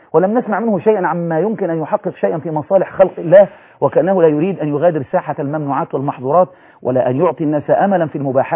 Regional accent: Alexandria, Alexandria Governorate, Egypt; انا مشوق من اسكندريه.

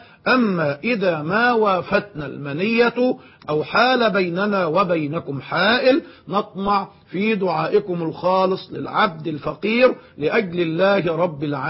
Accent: Egypt; كمصريين على سبيل المثال في بلدنا مصر

